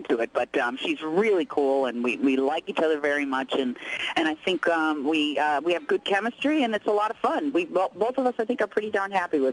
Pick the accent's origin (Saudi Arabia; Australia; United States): United States; Chicago, Illinois; moved away as an adult; now in Los Angeles, United States; I'm from Chicago, and I did a lot of theater in Chicago